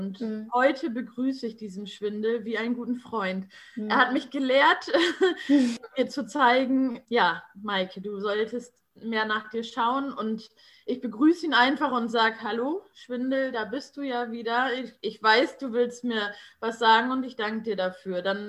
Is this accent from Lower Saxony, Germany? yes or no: yes; Lower Saxony, Germany; Ich komme aus Niedersachsen, aus der schönen Lüneburger Heide.